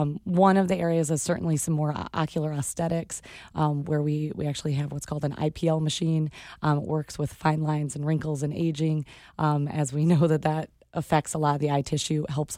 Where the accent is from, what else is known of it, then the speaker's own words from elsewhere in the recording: Grand Rapids, Michigan, United States; I'm originally from Grand Rapids area.